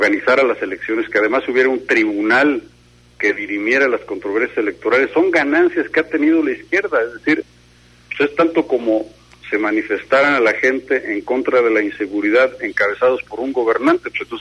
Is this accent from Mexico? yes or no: yes; Mexico; Todos somos mexicanos y al final de cuentas todos buscamos de nuestra trinchera el bien para nuestro país.